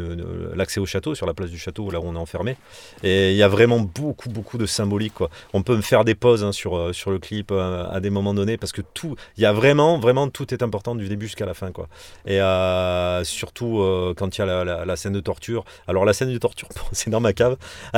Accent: Aix-en-Provence, Provence-Alpes-Côte d'Azur, France; born there; moi je suis né à Aix

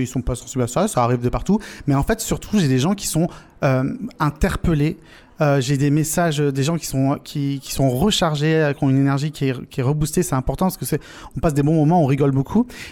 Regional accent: Toulon, Provence-Alpes-Côte d'Azur, France; j'ai envie d'expliquer, de parler de là d'où je viens, de la Provence, de Toulon, de ce coin de pays

